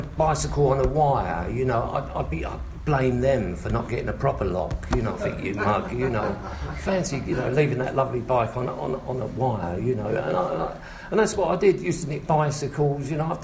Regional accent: London, United Kingdom; I try not to swear. I am from South London, so if I do, please forgive me.

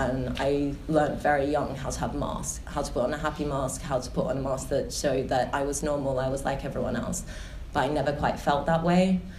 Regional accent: Australia; moved away as an adult; So I grew up in Australia. I came over here when I was 19.

